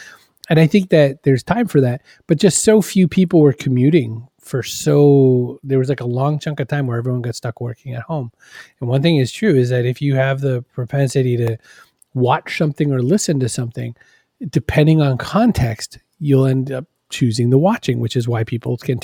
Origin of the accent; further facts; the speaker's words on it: Maine, United States; Because I was a kid growing up in Maine with 3 channels, just like everybody else for a while.